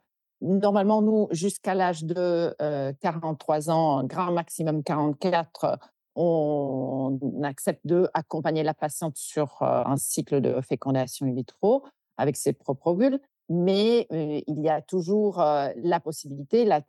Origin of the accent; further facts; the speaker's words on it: Italy; Moi, je suis italienne.